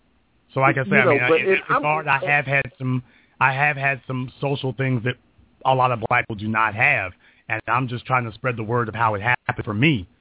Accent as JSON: {"language": "English", "region": "the South", "country": "United States", "tie": "born or raised there", "said": "I was raised in the South by old black folk and younger black folk."}